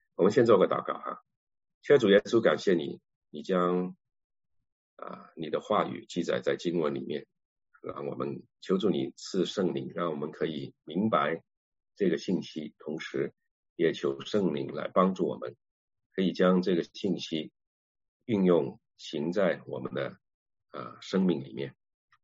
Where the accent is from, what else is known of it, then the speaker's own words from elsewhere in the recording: China; 我们都是中国人